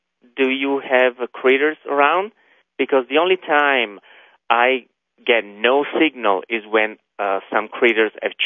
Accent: Santa Rosa, California, United States; moved away as an adult; now in Grand Junction, United States; Well, I come from Santa Rosa, California, and I moved to Grand Junction at the beginning of June.

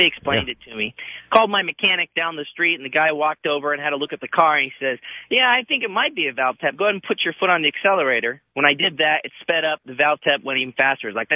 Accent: Philadelphia, Pennsylvania, United States; I'm from Philadelphia, PA.

